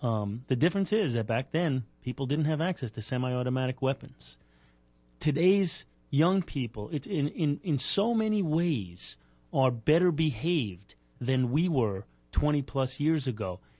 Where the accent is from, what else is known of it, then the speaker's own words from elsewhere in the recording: Brooklyn, New York, United States; I grew up in Greenpoint, Brooklyn, which is sort of a semi-tough blue-collar neighborhood, and I always had good grades.